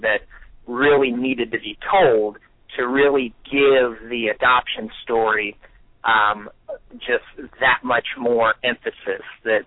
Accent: Cincinnati, Ohio, United States; I'm from Cincinnati, Ohio. Pretty much born and raised here, and have a passion for filmmaking.

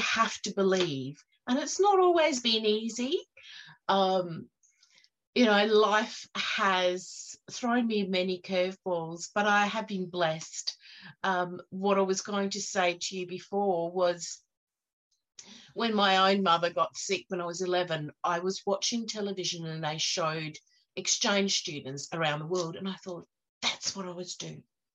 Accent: South Africa; born there; I was born in South Africa.

